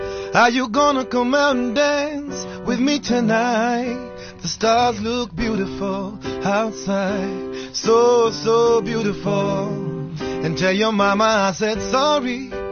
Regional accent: Kenya; because we are Kenyan, because we're Kenyan, we ran here.

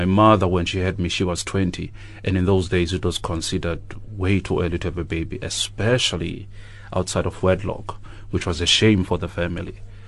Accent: Port Elizabeth, Eastern Cape, South Africa; I come from Zwide Township, which is in Port Elizabeth, or just outside of Port Elizabeth.

